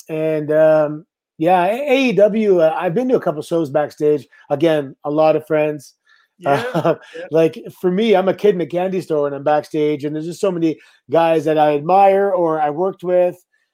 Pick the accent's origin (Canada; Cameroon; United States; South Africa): Canada; I'm Canadian.